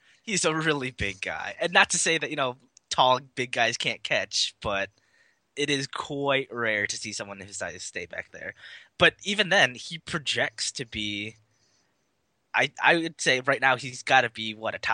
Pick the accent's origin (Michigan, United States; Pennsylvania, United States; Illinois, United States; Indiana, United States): Michigan, United States; And then obviously, growing up in Michigan, there were a lot of Tigers fans.